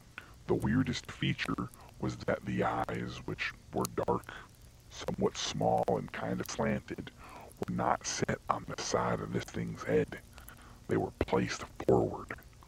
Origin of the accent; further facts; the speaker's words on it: Wisconsin, United States; now in Altoona, United States; in Altoona, PA for only a few years, and this is only the second time that I have fished this lake. I'm from Wisconsin, and I have fished many large lakes and rivers